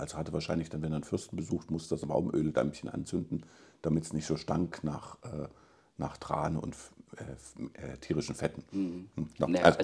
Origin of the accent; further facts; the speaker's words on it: Weimar, Thuringia, Germany; Aber Weimar war immer so mein Fixpunkt im Leben, meine Heimat.